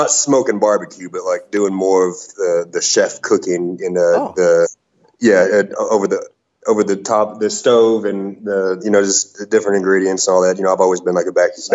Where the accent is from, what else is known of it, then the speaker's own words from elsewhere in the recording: Lubbock, Texas, United States; also born or lived in Dallas–Fort Worth area; Okay, so I was born and raised in Texas, born in Lubbock, and lived out there for a lot of my childhood. Okay. And around middle school, kind of moved to the DFW area.